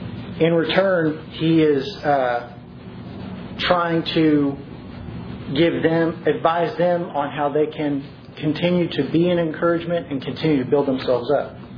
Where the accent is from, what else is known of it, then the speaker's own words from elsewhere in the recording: Oklahoma, United States; It's encouraging when I'm from Oklahoma, I go up there every once in a while.